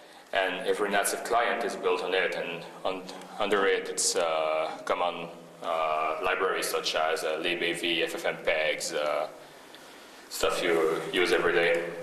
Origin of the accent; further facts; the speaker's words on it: Montreal, Quebec, Canada; I'm from Montreal.